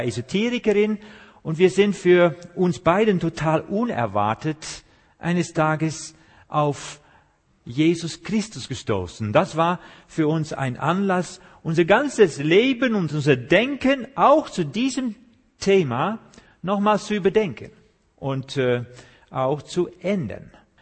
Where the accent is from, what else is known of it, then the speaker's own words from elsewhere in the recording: Netherlands; German is a second language; now in Germany; Sie haben schon an meinen Zungenfall gehört, dass ich nicht von hier komme. Ich bin Holländer, wohne aber hier in Deutschland, ich wohne in Hessen.